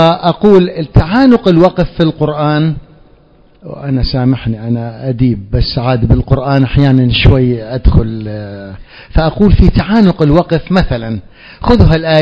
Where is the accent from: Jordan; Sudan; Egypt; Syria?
Syria; Deir ez-Zor, Deir ez-Zor Governorate; التشيع في وادي الفرات بلدي دير الزور